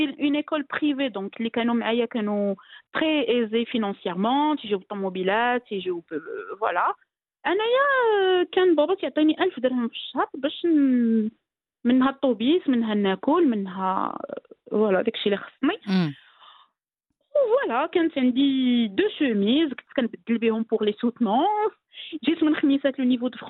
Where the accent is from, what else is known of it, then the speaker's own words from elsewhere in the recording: Khemisset, Rabat-Salé-Kénitra, Morocco; moved away as an adult; normalement, j'ai eu mon bac Akhmisset. C'est une petite ville. J'ai quitté Khmisset, je suis partie à Casablanca pour mes études et tout.